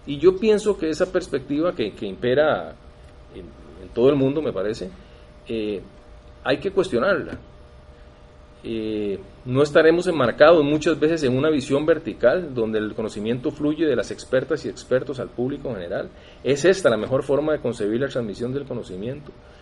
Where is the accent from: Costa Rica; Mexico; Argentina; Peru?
Costa Rica; nos congratulemos todos como universitarios, como costarricenses